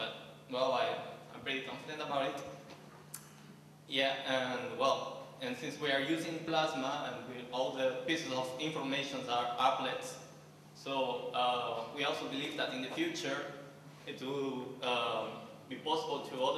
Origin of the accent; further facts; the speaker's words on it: Brazil; I'm from Brazil.